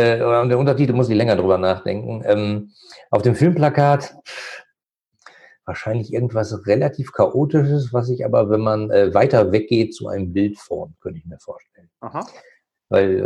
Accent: North Rhine-Westphalia, Germany; ich komme aus dem Ruhrgebiet

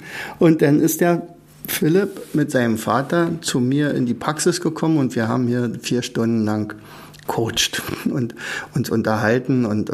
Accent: Germany; Also ich habe ja in der DDR den Lehrerberuf studiert. Und ich bin natürlich in der DDR aufgewachsen

